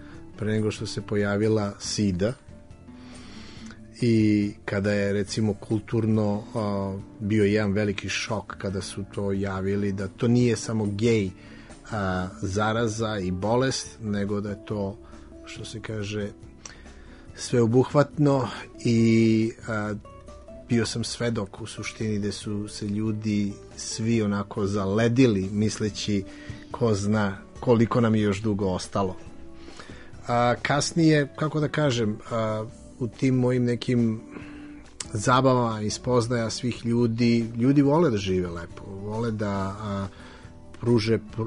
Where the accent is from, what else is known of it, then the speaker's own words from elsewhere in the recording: Belgrade, Serbia; now in Los Angeles, United States; jer vratiti se u ono odakle sam ja otišao, to je neka mladost, to je neka ludost, to je neki drugi grad.